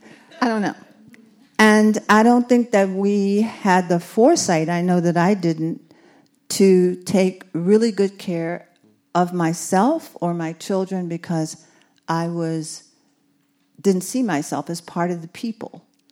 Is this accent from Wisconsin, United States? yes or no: no; Los Angeles, California, United States; because I was from Los Angeles.